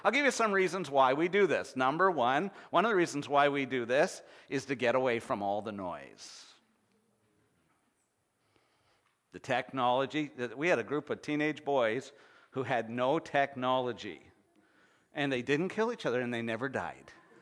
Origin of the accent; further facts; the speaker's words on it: Canada; Okay, I'm Canadian and I'm French Canadian. You know, I have some French in there.